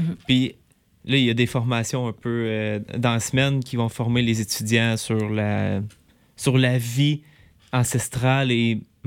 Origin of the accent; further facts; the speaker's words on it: Bécancour, Quebec, Canada; Moi, je trouve ça vraiment intéressant parce que je viens du coin de Bécancour.